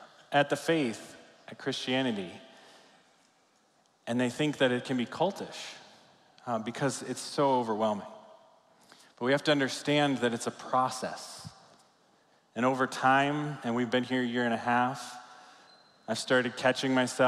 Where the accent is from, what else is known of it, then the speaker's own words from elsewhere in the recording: Florida, United States; also born or lived in Virginia / Michigan; now in Texas, United States; I was born and raised in Florida, spent a long time in Virginia going to school, spent a longer time in Michigan. Don't have any context to what Texas is